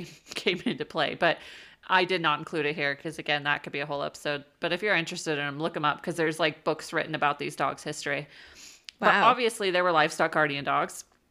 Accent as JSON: {"language": "English", "country": "United States", "said": "We're so American."}